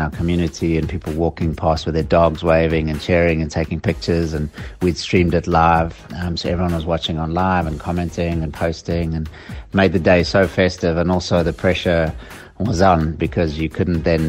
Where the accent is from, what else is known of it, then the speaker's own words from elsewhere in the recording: South Africa; I'm from South Africa